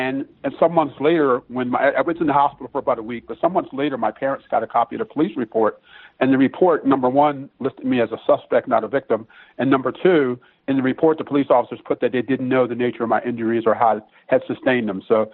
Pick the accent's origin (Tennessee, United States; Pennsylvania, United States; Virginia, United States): Pennsylvania, United States; Philadelphia; growing up in Philadelphia, I was familiar with all the stories about policing and Frank Rizzo and the past through my parents and family members and others.